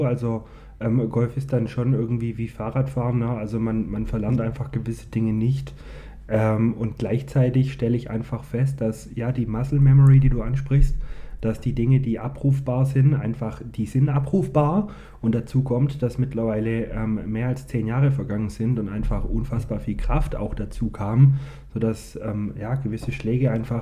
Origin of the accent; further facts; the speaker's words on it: Kirchheim unter Teck, Baden-Württemberg, Germany; born there; geboren in Kirchheim-Teck, mein Herz allerdings oben an der Ostsee